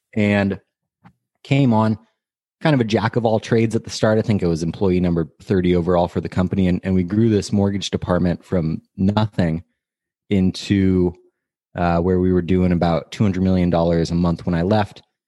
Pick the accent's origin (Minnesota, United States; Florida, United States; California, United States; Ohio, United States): California, United States; I grew up in the Bay Area, and my father has been in the mortgage industry since the mid 80s at various companies.